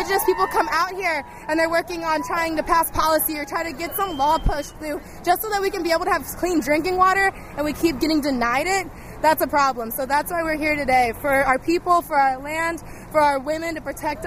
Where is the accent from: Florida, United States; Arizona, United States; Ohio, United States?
Arizona, United States; Sacaton; now in Washington, United States; I'm from Gila River Indian Community in Sacaton, Arizona. I live in the district now